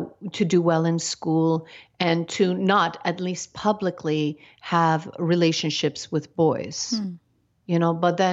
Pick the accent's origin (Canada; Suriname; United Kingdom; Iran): Iran; now in United States; I didn't really accept that I was from Iran and also American. I just wanted to be American.